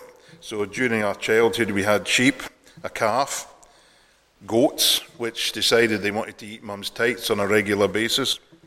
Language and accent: English; Inverurie, Scotland, United Kingdom; also born or lived in London; When I was just 4 or 5 years old, we moved from London to Inverurie, just outside Aberdeen